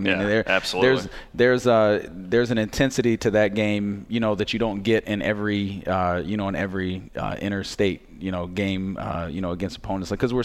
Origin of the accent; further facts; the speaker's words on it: Florida, United States; growing up in Florida, you know, the Magic were good and I watched them, but I was a little older when they came.